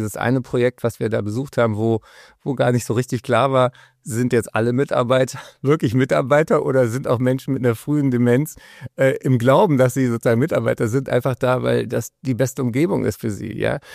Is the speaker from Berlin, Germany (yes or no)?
yes; Berlin, Germany; ich bin ja Berliner.